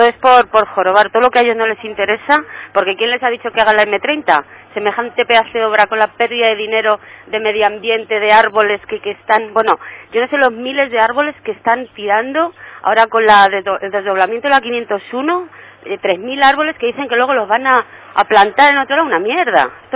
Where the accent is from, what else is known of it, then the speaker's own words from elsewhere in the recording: Madrid, Community of Madrid, Spain; Soy de Vallecas.